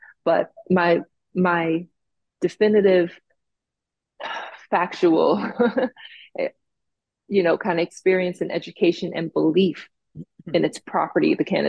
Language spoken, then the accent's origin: English; Jamaica; Me being from Jamaica and growing up in the West Indies, culturally, we used cannabis in many different delivery methods